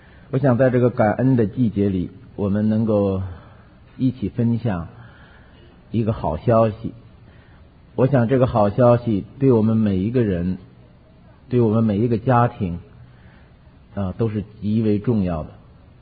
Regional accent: Hebei, China; 我是在农村里边长大的，我相信给大家讲一件真事儿啊。我在河北农村

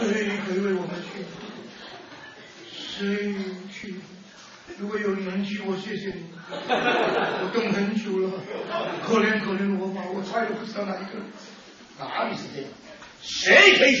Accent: China; 我们中国人不爱争不爱跟，算了算了，还没有算，以后真的算就麻烦

